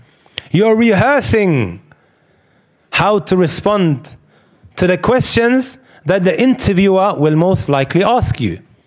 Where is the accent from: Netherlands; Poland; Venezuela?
Netherlands; I'm from the Netherlands, and I can see a lot of you guys are from the Netherlands as well